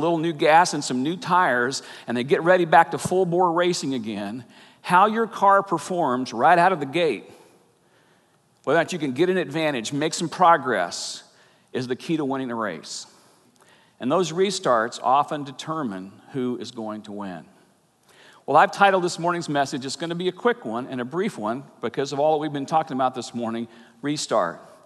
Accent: the South, United States; Now, most of you know I grew up in the South.

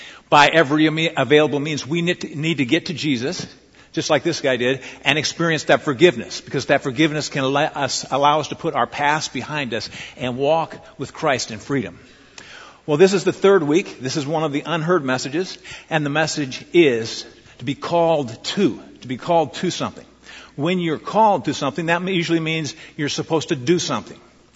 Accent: Lincoln, Nebraska, United States; And second, it was Lincoln, Nebraska, my hometown.

